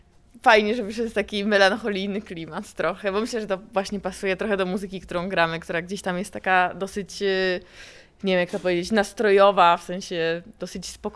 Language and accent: Polish; Olsztyn, Warmian-Masurian Voivodeship, Poland; jestem właśnie rodowicie olsztynianką